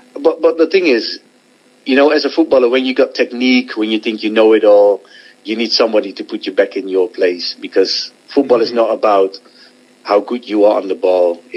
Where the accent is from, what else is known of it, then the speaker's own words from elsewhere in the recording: Rotterdam, South Holland, Netherlands; English is a second language; because I'm from Rotterdam. I raised up in Rotterdam.